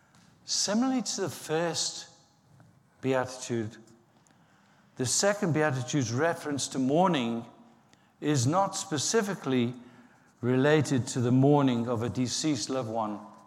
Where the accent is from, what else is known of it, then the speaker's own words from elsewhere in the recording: Liverpool, North West England, United Kingdom; Growing up in Liverpool, that's the last thing you wanted to look like. You never wanted to look meek. You wouldn't survive.